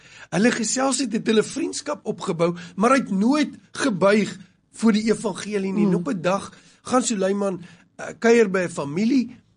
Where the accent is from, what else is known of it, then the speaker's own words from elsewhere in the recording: Cape Town, Western Cape, South Africa; toe sy uitvind ek kom uit Kaapstad